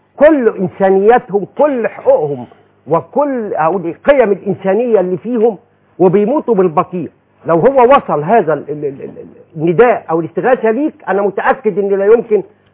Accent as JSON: {"language": "Arabic", "country": "Egypt", "said": "احنا مصريين وعشان ابقى عربي لازم ابقى مصري الاول"}